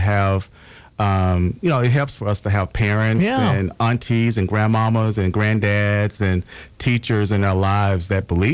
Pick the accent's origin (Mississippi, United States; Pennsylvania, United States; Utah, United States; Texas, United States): Mississippi, United States; I'm originally from Mississippi, so I'm a country boy.